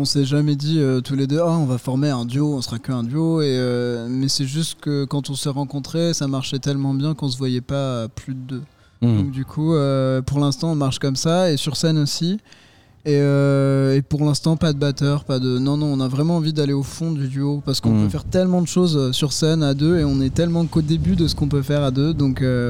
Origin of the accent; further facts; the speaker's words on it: Mortagne-au-Perche, Normandy, France; On vient du Perche, exactement. Mortagne-au-Perche.